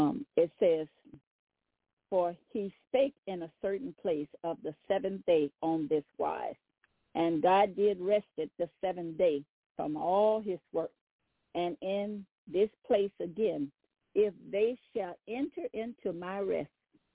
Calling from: Baton Rouge, Louisiana, United States; I am calling from Baton Rouge, Louisiana.

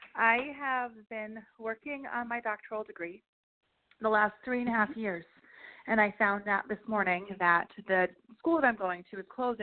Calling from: Massachusetts, United States; calling from Massachusetts.

